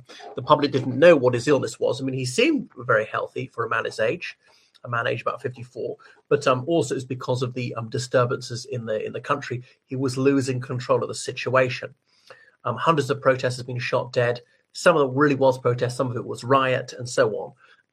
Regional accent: Ireland; from Ireland.

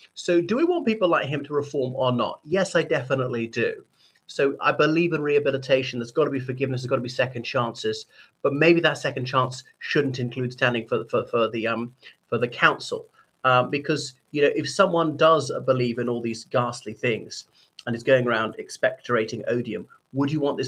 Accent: Ireland; from Ireland.

